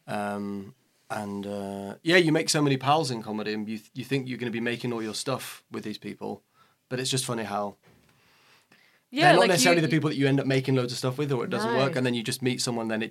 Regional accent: Scarborough, Yorkshire and the Humber, United Kingdom; A walrus came to my hometown of Scarborough and he did a lot of the things.

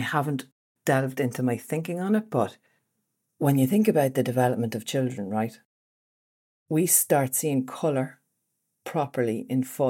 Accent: Dundalk, Leinster, Ireland; Where are you from? A man from Galway asked me recently. I can't really do the Galway accent. Dundalk.

